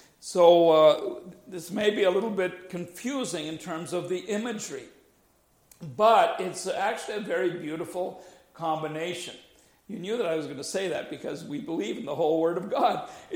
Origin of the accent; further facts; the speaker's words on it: Winnipeg, Manitoba, Canada; the church that I grew up in Winnipeg, or attended later on anyway, St. Giles. It used to be St. Giles Presbyterian, then it became St. Giles United.